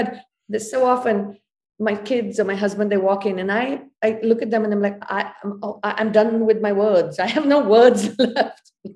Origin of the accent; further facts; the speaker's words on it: India; I'm from India, and my parents, my mom raised four of us